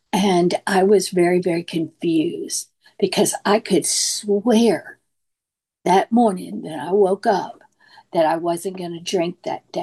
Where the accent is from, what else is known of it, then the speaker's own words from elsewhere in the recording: Louisiana, United States; And I'm originally from Louisiana, so hang with my homeboy from New Orleans.